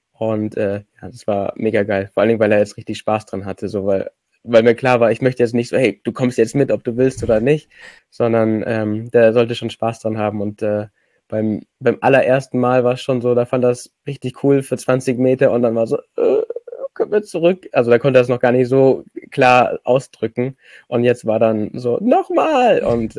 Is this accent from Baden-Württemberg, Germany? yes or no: no; Bavaria, Germany; also ich komme aus dem Allgäu